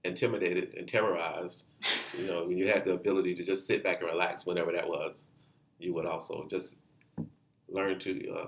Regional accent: Florida, United States; So I'm from Florida. I grew up sand and beaches.

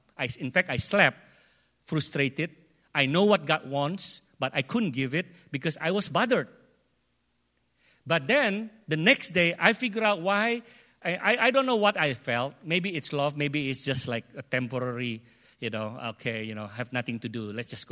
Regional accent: Indonesia; first language id; English is a second language; And for me, it's very hard because Indo is English is not my first language. Indo is my first language. You know, last 2 weeks ago, I preached in Indo, you know, in Indonesia, in Karawaci.

